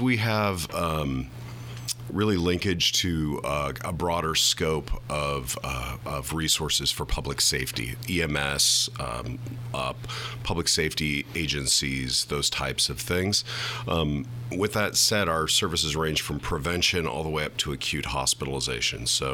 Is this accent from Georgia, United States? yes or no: no; Davis, California, United States; Davis. I grew up in Davis, just down the road.